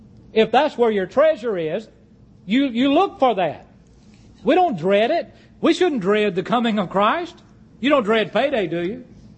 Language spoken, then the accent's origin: English; Mississippi, United States; I said, now understand, I'm from Mississippi.